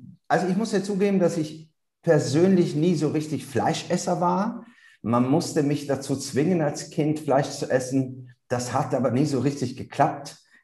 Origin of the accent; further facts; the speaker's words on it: Italy; Aber ich habe natürlich als Italiener ziemlich viel Parmesankäse, Mozzarella. Wir haben ja ganz viele Käsealternativen in Italien.